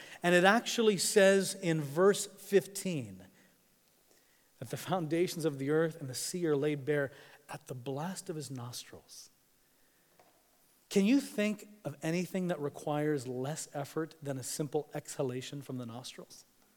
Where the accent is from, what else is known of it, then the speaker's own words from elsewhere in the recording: Tanzania; also born or lived in Kenya; now in United States; I grew up in Tanzania and Kenya and East Africa. It's a very visual culture.